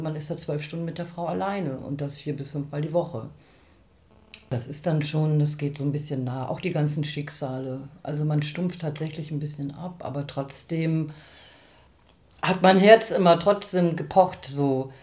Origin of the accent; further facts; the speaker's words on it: Osnabrück, Lower Saxony, Germany; now in Berlin, Germany; Ich wohne seit 23 Jahren in Berlin. Ich komme ursprünglich aus Osnabrück, dem schönen Osnabrück, genau.